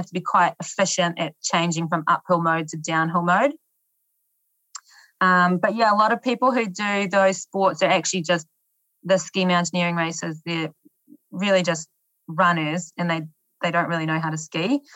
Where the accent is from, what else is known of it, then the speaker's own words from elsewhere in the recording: Dannevirke, Manawatū-Whanganui, New Zealand; In Dannevirke, which is a small town on the North Island.